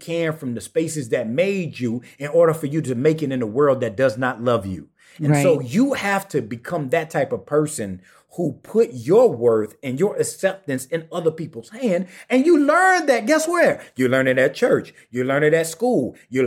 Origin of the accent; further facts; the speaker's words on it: the South, United States; I grew up in the Black rural South